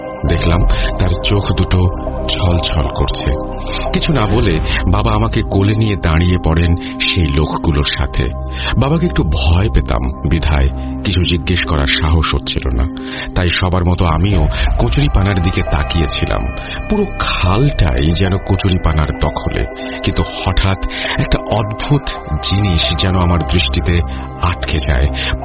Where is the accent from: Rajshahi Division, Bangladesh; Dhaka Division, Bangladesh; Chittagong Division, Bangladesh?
Chittagong Division, Bangladesh; Muradnagar; তানভীর ভাই এবং আমার গ্রামের বাড়ি একই এলাকায়, অর্থাৎ কুমিল্লা জেলার মুরাদনগর থানার পাহাড়পুর ইউনিয়নে পাঁচ পুকুরিয়া গ্রামে।